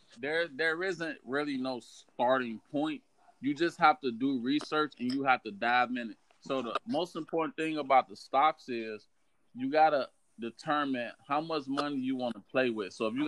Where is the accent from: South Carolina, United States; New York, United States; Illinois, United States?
Illinois, United States; Chicago; I think it's all about how we grew up, man. Because, you know, man, growing up in Chicago, bro, like